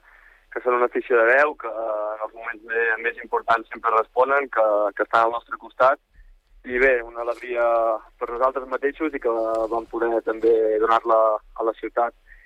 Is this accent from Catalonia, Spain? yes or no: yes; Olot, Catalonia, Spain; Soc d'Olot, visc aquí a Olot